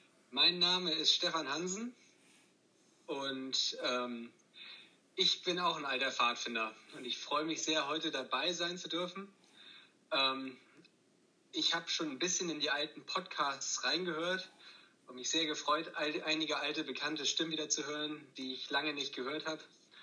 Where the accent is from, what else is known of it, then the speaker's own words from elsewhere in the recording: Sterup, Schleswig-Holstein, Germany; now in Bayreuth, Germany; Also, ich komme auch aus Sterup ursprünglich. Ich bin ein Sterupper Gewächs, da nicht geboren, aber groß geworden. Mein Elternhaus ist immer noch da. Bin dann aber mittlerweile schon ein bisschen in Deutschland und der Welt herumgekommen und mittlerweile in Franken gelandet, in Bayreuth